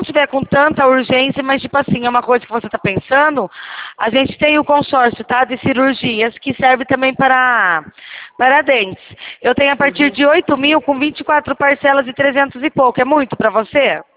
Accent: Rio Claro, São Paulo, Brazil; eu sou de Rio Claro, São Paulo.

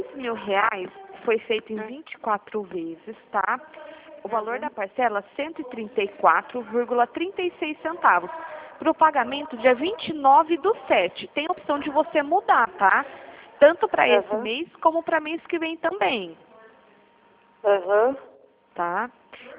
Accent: Piracicaba, São Paulo, Brazil; Eu sou aqui de Piracicaba, interior de São Paulo.

